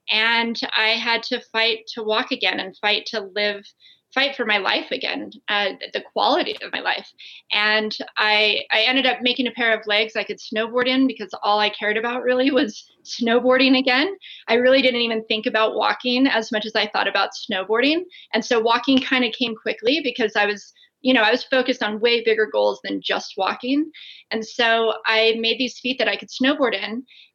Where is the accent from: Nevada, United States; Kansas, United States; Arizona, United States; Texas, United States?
Nevada, United States; Las Vegas; I grew up in Las Vegas and grew up as a snowboarder, which not many snowboarders come out of Vegas